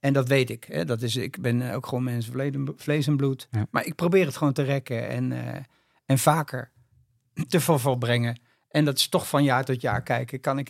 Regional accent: Texel, North Holland, Netherlands; Ik ben op de eiland waar ik ben geboren, daar was mijn vader zeilinstructeur.

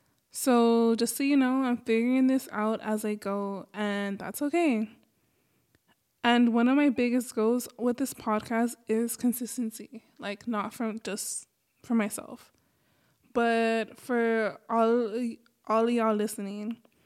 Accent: Los Angeles, California, United States; A little about me, I grew up in Los Angeles. My dad is from Mexico, my mom's from Guatemala, and I grew up speaking mostly English.

